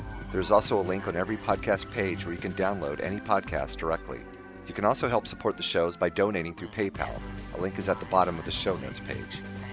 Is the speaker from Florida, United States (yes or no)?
yes; Florida, United States; Yeah, and I've been through a few of those because I'm from Florida.